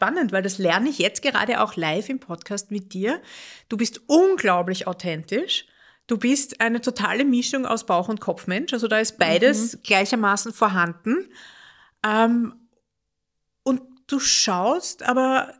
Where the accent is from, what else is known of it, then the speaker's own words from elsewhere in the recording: Vienna, Austria; ich bin ja echte Wienerin